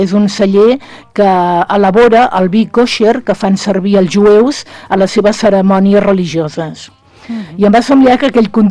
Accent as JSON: {"language": "Catalan", "town": "Sant Sadurní d'Anoia", "region": "Catalonia", "country": "Spain", "said": "I finalment Sant Sadurní d'Anoia, perquè és el meu poble, no?"}